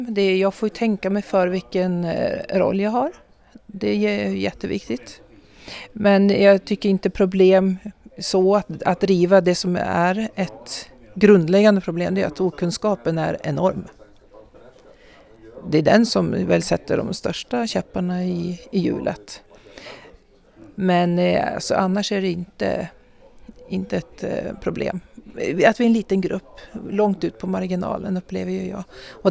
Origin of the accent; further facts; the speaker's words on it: Falun, Dalarna County, Sweden; i Falun där jag kommer ifrån